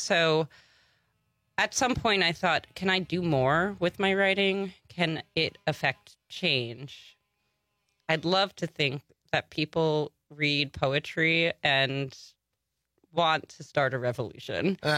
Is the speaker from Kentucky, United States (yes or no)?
no; New York, United States; I'm from New York originally. Yes, I have gotten such colorful nicknames as